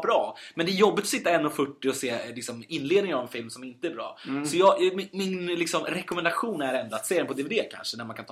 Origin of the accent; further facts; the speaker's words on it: Bordsjö, Sweden; För den finns ju ute i Bordsjö där vi kommer från.